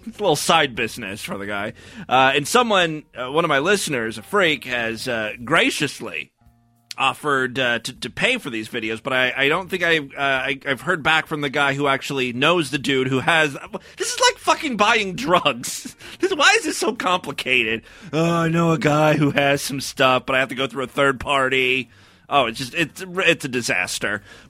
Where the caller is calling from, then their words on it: Las Vegas, Nevada, United States; I am calling from Las Vegas, Nevada